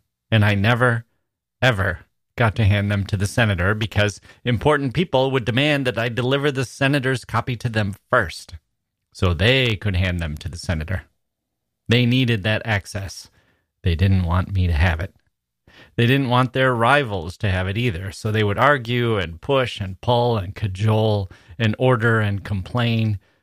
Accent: Wisconsin, United States; it was a Wisconsin senator and I was from Wisconsin and the people were all more or less my age working there, early 20s.

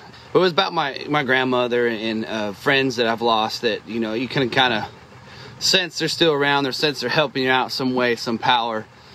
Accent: Dixon, California, United States; I was a kid from Dixon, man. Like, I didn't see a lot. I didn't go high-rise dining in San Francisco. We're very small, kind of country people.

